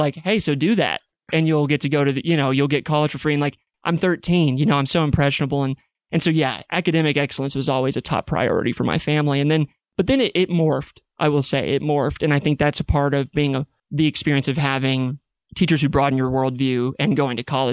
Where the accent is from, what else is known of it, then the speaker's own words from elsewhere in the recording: Farmington, Arkansas, United States; And so for me, growing up in Farmington was growing up seeing opportunity, seeing potential of a place, seeing potential of a region, feeling special to be from there.